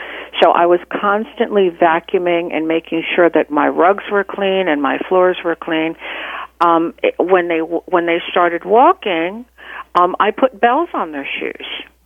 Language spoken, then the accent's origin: English; New Jersey, United States; I'm from New Jersey originally. And so was mainstreamed up there.